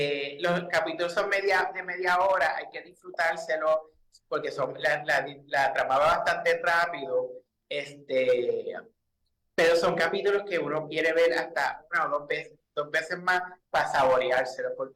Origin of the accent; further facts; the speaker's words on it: Puerto Rico; somos puertorriqueños. O sea, viví en Puerto Rico hace muchos años